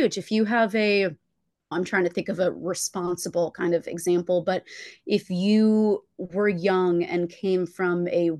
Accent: New Jersey, United States; There is no me without my New Jersey upbringing.

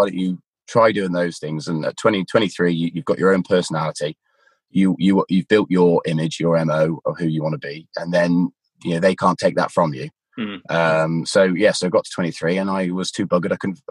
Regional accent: Cheltenham, South West England, United Kingdom; accent: Gloucestershire; So I was born in Stroud in Gloucestershire, and then I grew up in Cheltenham and Gloucester, really. So that's probably why my accent yo-yos between Gloucestershire and maybe pompous arsehole Cheltenham. I can say that because I'm from Cheltenham.

